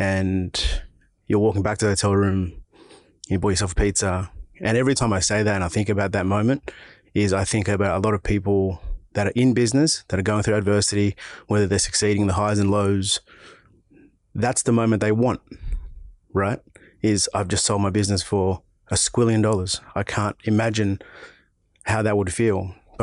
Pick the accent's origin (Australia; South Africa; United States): Australia; Sydney, New South Wales; We're both from Sydney, right?